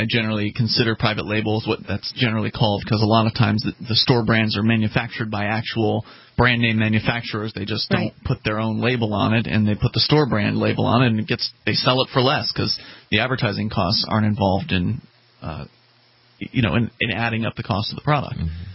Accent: Florida, United States; I'm originally from Florida.

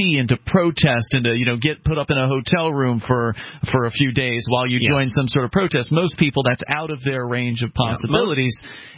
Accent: Florida, United States; I grew up in Florida, so

